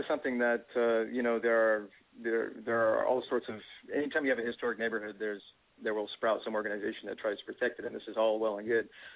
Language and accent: English; California, United States; now in New York, United States; And I'm from California, which has a very shallow history, generally, a visible history, easily accessible history. And so when I came to New York